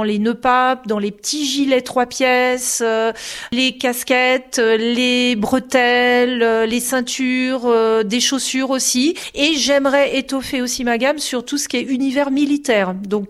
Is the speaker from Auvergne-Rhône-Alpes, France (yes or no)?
no; Poncé-sur-le-Loir, Pays de la Loire, France; Mais effectivement, Tours, ça fait loin. On est déjà de Poncé-sur-le-Loire, on est quand même à une bonne heure, on va dire